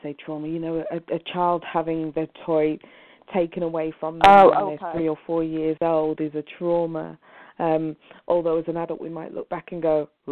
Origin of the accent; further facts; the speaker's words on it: England, United Kingdom; No, I'm from England.